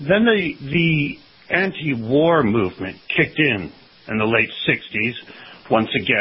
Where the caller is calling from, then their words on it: Las Vegas, Nevada, United States; I'm calling from Las Vegas, Nevada.